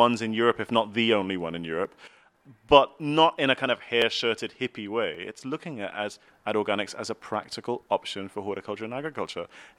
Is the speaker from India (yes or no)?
no; Singapore; My mum's from the UK, my dad's from Malaysia, and I grew up in Singapore.